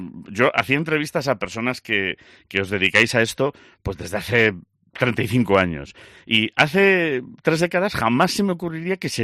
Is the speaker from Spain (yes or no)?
yes; Galicia, Spain; yo que me miras y parezco así, según me ves, y de este tío es de Pakistán seguro, y soy gallego.